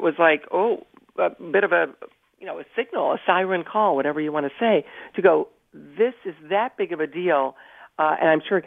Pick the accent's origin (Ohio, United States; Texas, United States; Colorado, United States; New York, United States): Ohio, United States; Well, my home state of Ohio and so many others could send people